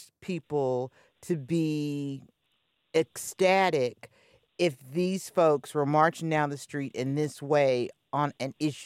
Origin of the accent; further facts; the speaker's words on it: Kansas, United States; Yes, I'm from Kansas, so I could. If we jumped in the car, it'd take us 8 hours, but I could take you right to the John Brown statue.